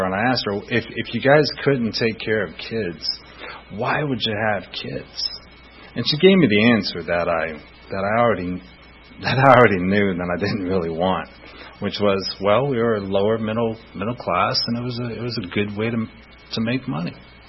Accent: Atlanta, Georgia, United States; born there; I was born in Atlanta. My mom was a drug addict, and she was Irish, and that is all that I know about my mom.

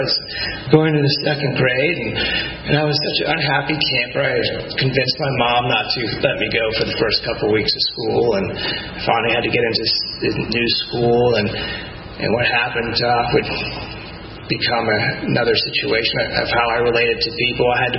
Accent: Atlanta, Georgia, United States; also born or lived in Philadelphia; I was born in Philadelphia when my parents moved us down to Atlanta when I was six.

